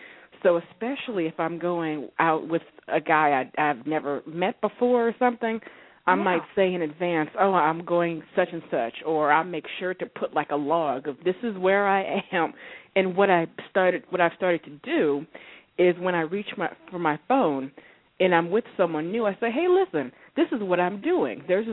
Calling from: Alameda, California, United States; I'm calling from Alameda, California.

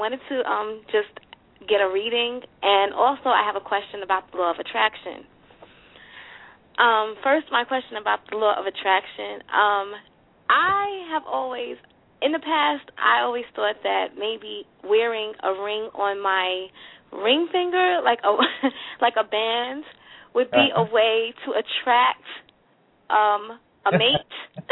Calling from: New York, United States; I'm calling from New York.

